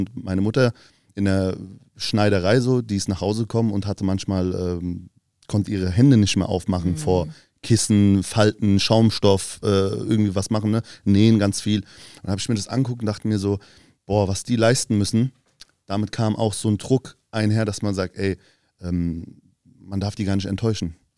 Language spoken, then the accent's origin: German; Hanau, Hesse, Germany; Und ich komme ursprünglich aus Hanau.